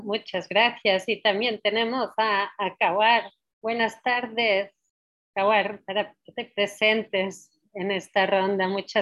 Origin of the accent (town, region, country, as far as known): Barcelona, Catalonia, Spain; now in Ecuador